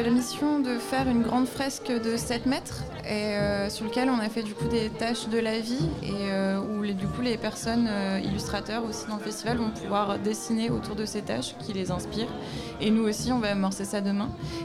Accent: Auvergne-Rhône-Alpes, France; now in Brussels, Belgium; Moi, je viens du Vercors

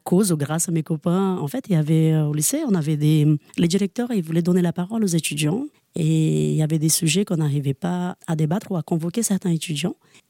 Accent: Brazil; now in Saint-Urbain, France; Je viens du Brésil.

